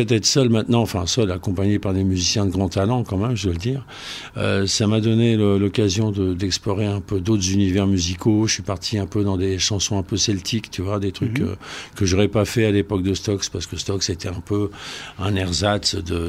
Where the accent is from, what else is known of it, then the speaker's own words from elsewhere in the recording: Hauts-de-France, France; Mais comme je suis français, ch'timi, du Nord, j'adore l'anglais